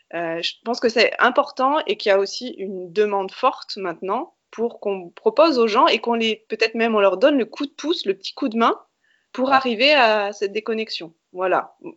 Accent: Auvergne-Rhône-Alpes, France; je suis auvergnate d'origine.

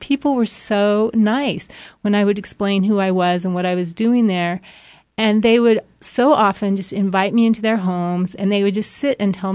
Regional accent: New Mexico, United States; I grew up in New Mexico and sort of left because, oh, I thought it was sort of provincial, I guess.

